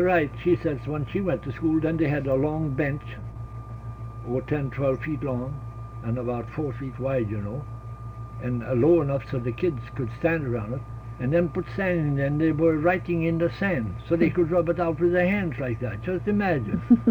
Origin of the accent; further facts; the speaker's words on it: Michigamme, Michigan, United States; born there; I was born in Michigamme, Michigan, and I was baptized in the Methodist Church.